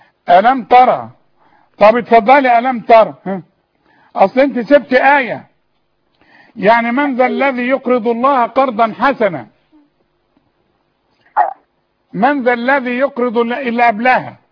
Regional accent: Sharqia Governorate, Egypt; أنا من الشرقية برضه

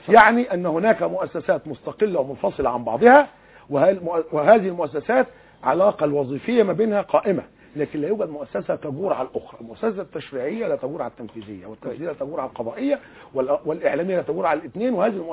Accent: Egypt; انا رجل مصري عربي مسلم وطني

